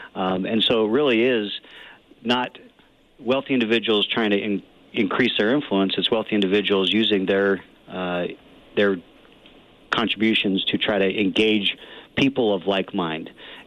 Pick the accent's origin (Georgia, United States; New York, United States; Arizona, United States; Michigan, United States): Arizona, United States; Show Low; I grew up in Sholo, Arizona.